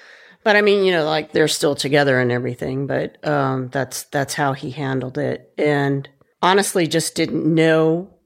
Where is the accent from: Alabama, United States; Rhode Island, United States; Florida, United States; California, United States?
Alabama, United States; Huntsville; I grew up mostly in Huntsville, Alabama.